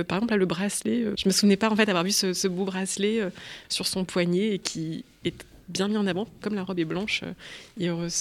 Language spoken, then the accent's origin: French; Normandy, France; moved away as an adult; now in Paris, France; moi je suis normande, je suis arrivée à Paris en 2008 pour les études. Je connaissais vraiment pas du tout Paris